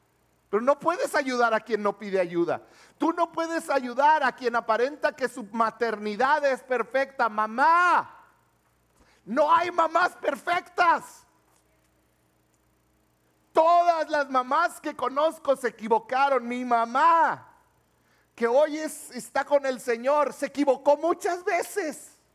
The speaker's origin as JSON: {"language": "Spanish", "country": "Mexico", "said": "Lo que nosotros no hacemos y como mexicanos menos hacemos."}